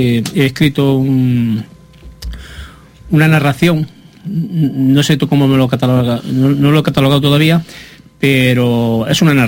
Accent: Cabra del Santo Cristo, Andalusia, Spain; Yo intenté participar en mi pueblo porque no había apenas nadie

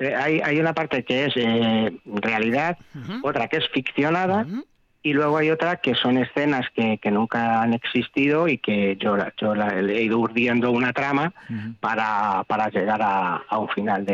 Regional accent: Almorós, Castilla-La Mancha, Spain; Te cuento, mira, hay un pueblo de Toledo que se llama Portillo, yo soy de Almorós.

